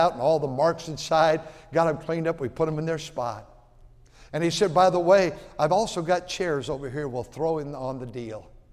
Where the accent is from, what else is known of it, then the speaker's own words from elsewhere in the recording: Fremont, California, United States; There are five little cities, all had 2,500 people. I said, I grew up over there on Thornton, those little flat top houses. There's only about four streets.